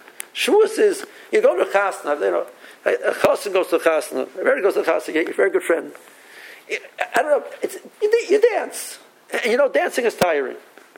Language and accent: English; United States; I'm an American, I've got it in my mind